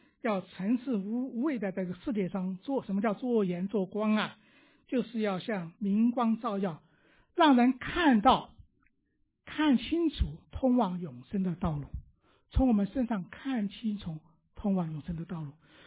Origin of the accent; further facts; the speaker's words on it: China; 我们起初从大陆来的这些知识分子啊